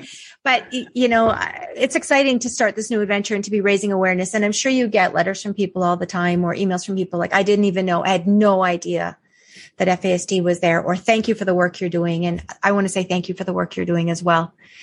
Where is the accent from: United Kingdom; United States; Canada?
Canada; I'm Canadian. I might do that.